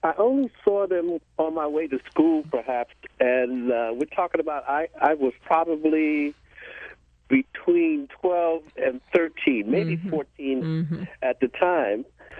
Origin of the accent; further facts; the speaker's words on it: Harlem, New York, United States; now in Rocky Mount, United States; I was born and raised in Harlem, and I lived a block from the Collier Brothers.